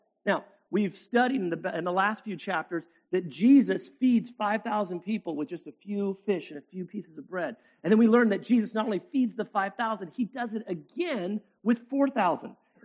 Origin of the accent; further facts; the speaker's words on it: United States; I'm in control. I'm an American. I'm prideful.